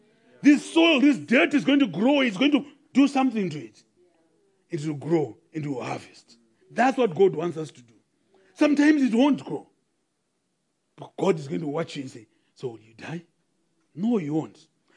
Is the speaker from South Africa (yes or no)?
yes; South Africa; accent: Model C; Sometimes people listen to me with my nearly Model C accent and do not realize that I'm as rural as they come. I grew up in the Bundus